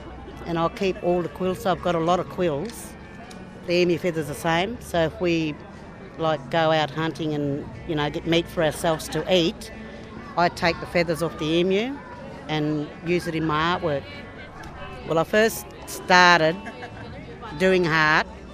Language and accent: English; Mildura, Victoria, Australia; I was born in Mildura.